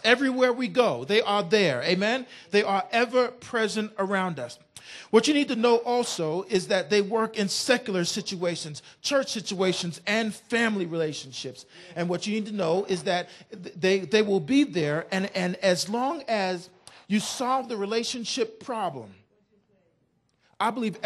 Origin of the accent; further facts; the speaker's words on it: New York City, New York, United States; I'm from New York City. And so where I'm from, praise God, you get on a number 2 train